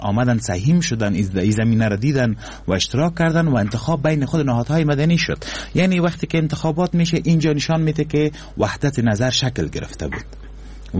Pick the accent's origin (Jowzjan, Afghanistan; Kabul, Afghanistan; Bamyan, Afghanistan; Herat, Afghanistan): Kabul, Afghanistan; born there; سکونت اصلی ما از لحاظ تذکره‌ای ببین من از بغلان هستم، لیکن متولد کابل هستم،